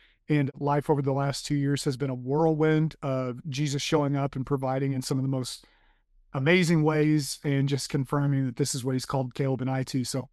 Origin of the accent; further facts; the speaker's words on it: El Dorado, Illinois, United States; I know that there's a big listening audience in the Southern Illinois area. And I was born and raised in El Dorado.